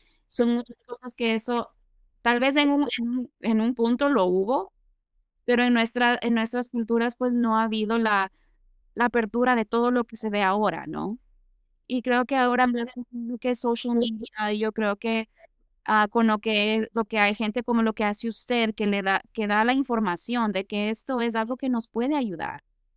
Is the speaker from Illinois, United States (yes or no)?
no; Connecticut, United States; si es que yo soy de Connecticut